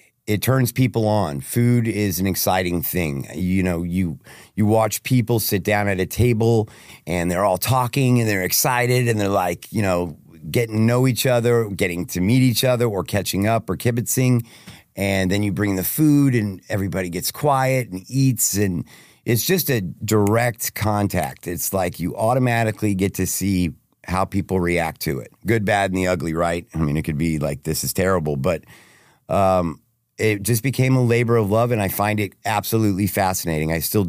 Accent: Plano, Texas, United States; Well, I'm from Plano, Texas, born and raised.

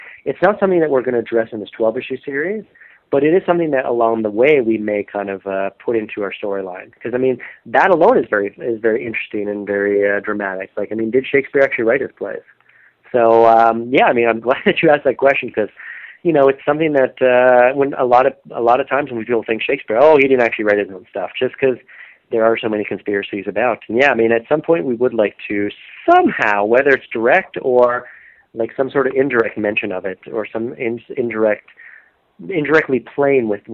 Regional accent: Canada; Being as a Canadian

